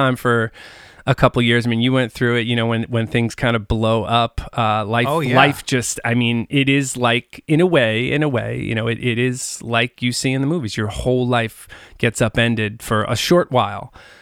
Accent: New York, United States; growing up on Long Island, you know, it's kind of like if you grow up in Jersey, it's … If you grow up on Long Island, it's

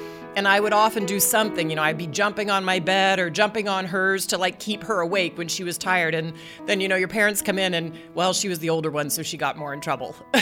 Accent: Dallas, Texas, United States; I grew up in Dallas, Texas, and in our family, we had two girls.

